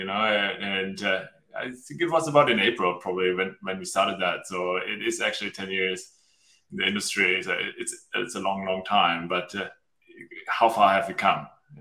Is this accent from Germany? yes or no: yes; Germany; I'm originally from Germany